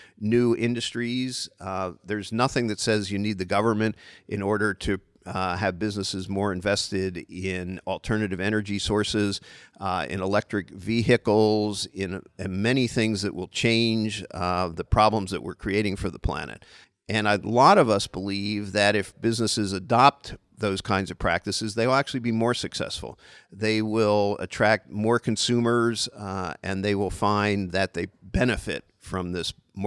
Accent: United States; I'm a lawyer from the United States.

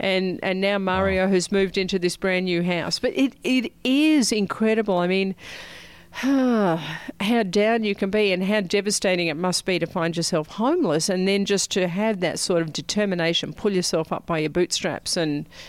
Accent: Melbourne, Victoria, Australia; I know in Melbourne, my hometown, they have that.

